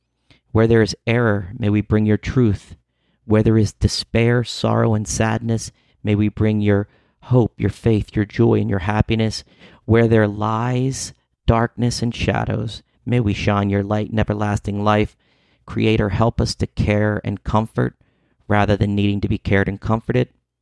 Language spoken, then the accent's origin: English; East Coast, United States; And I'm an American man on the East Coast, so my prayers take on a religious connotation.